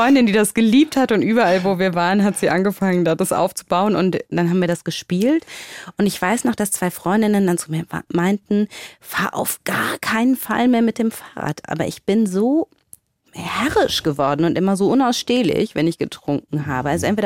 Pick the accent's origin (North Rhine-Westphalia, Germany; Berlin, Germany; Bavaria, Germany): North Rhine-Westphalia, Germany; Wuppertal; Also in Wuppertal.